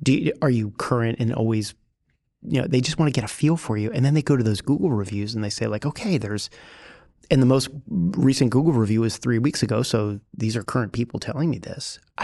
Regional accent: New Jersey, United States; And, I'm from New Jersey, so I do a lot of guys, you know, like

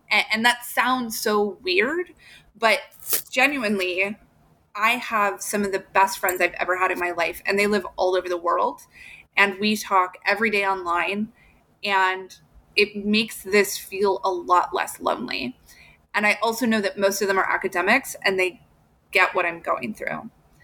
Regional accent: Illinois, United States; I grew up in Southern Illinois. So when I went to do the PhD at Southern Illinois University, I was going home.

